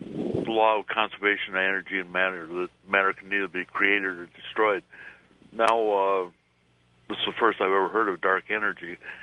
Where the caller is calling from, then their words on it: Sault Ste. Marie, Michigan, United States; I'm calling from Sault Ste. Marie, Michigan.